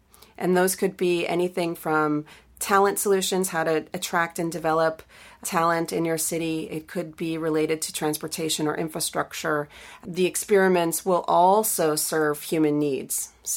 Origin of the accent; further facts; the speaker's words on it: New York City, New York, United States; I'm often told by others that I have to forget that I'm a New Yorker to do any of this work whatsoever